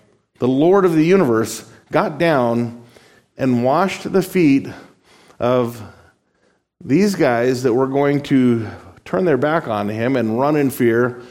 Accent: Las Vegas, Nevada, United States; I come from Las Vegas. You guys know I was born in Las Vegas and lived there 30 years.

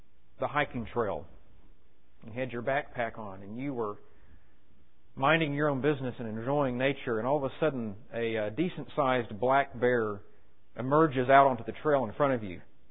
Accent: Houston, Texas, United States; The picture is more of what I remember growing up in Houston, less than an hour's drive from Galveston

